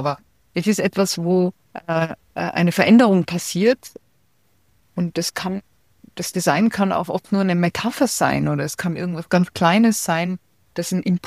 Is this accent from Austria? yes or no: yes; Austria; Ich bin in Österreich aufgewachsen, da gab es zwei Fernsehkanäle.